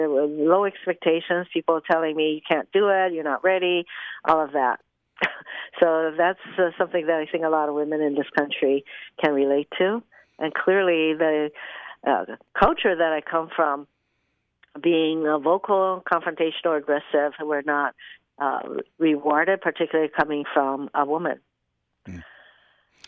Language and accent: English; Japan; now in Hawaii, United States; what it was like growing up in Japan, what it was like coming to Hawaii.